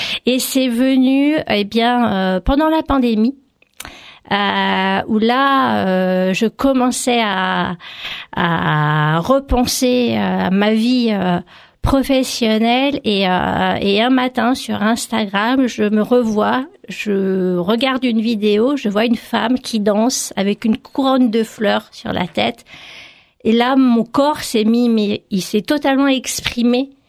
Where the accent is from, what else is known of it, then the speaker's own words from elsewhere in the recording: Île-de-France, France; Je suis originaire du Val d'Oise. J'ai vécu jusqu'en 2017 à Bessancourt. Et donc depuis 2017 à Hermont.